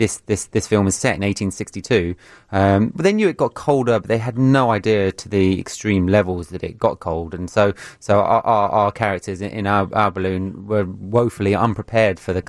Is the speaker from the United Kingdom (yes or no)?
yes; London, United Kingdom; I'm from London, UK.